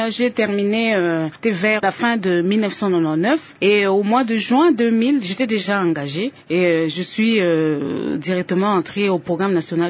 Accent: Rutshuru, North Kivu, DR Congo; Donc, mes parents moi-même, je suis originaire de Rutshuru.

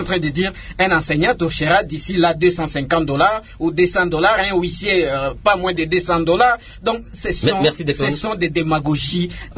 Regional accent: Kindu, Maniema, DR Congo; now in Kinshasa, Congo (DRC); les médecins chez moi à Kindu sont allés dans les différentes rues pour contester leur situation économico-sociale

